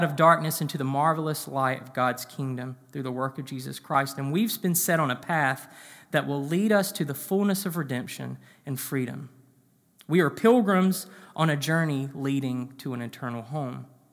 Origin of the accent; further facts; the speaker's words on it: North Carolina, United States; For instance, I can get in my car right now and in 9 hours be back in my hometown in North Carolina.